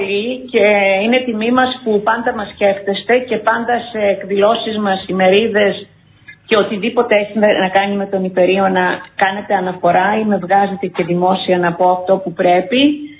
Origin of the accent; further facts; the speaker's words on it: Karditsa, Thessaly, Greece; now in Damoulianata, Greece; που λένε στην πατρίδα μου, στην καρδίτσα.